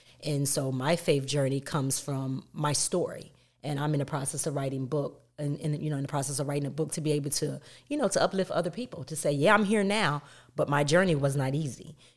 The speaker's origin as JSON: {"language": "English", "town": "York", "region": "Pennsylvania", "country": "United States", "tie": "born or raised there", "said": "Well, I'm originally from, I was born in New York. Okay. Raised in York, Pennsylvania by my aunt, my great aunt"}